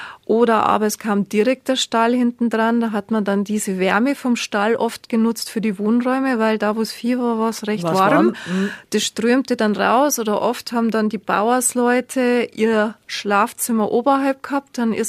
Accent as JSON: {"language": "German", "region": "Bavaria", "country": "Germany", "tie": "born or raised there", "said": "Der ist aus meiner Heimat Altmühltal."}